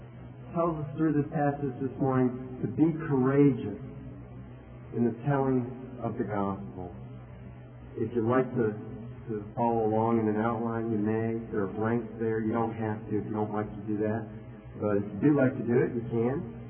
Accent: New York, United States; also born or lived in Ohio; I remember when I was growing up in New York and Ohio, both my parents had graduated from Ohio State, and so I was trained as a Buckeye lover

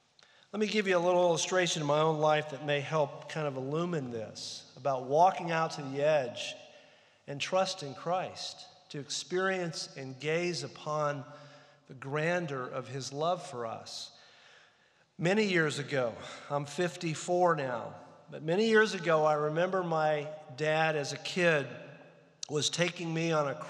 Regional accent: New Mexico, United States; born there; One place was where I was born in New Mexico. I'd never seen where I was born.

